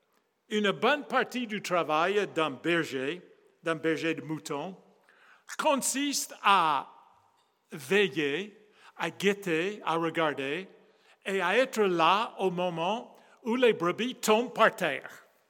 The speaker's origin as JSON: {"language": "French", "country": "United States", "accent": "American", "second_language": "French", "said": "Je suis américain d'accent, mais français du cœur, donc c'est notre pays."}